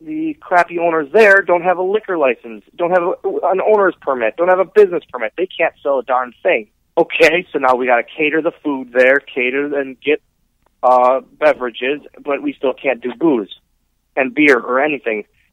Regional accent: Oshkosh, Wisconsin, United States; Like, there's not much more in Oshkosh, and I never want to go anywhere else. This is my hometown. This is where I'm born and raised.

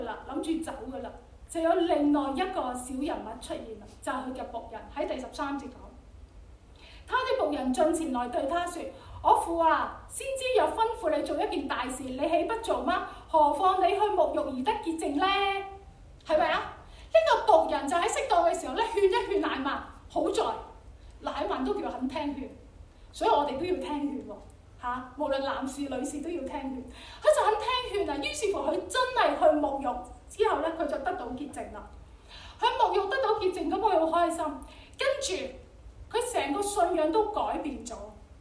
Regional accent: Hong Kong; 即係我哋都係香港人啦，所以我都包括我在內啦。

